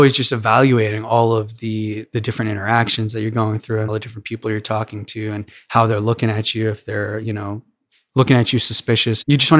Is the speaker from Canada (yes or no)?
no; New Jersey, United States; I grew up in Jersey.